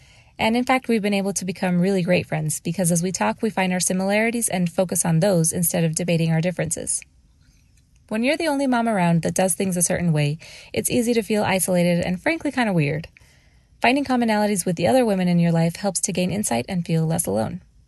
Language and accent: English; Mexico; now in Phoenix, United States; I'm the mom to three little girls ages 4, 2, and 3 months. I was born and raised in Mexico and my husband was born in Ecuador. Now we live in Phoenix, Arizona